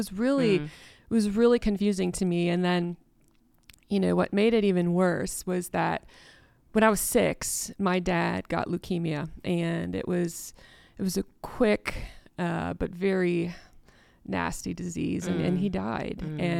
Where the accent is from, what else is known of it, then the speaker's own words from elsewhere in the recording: Wisconsin, United States; And growing up in Wisconsin, it was cold, right?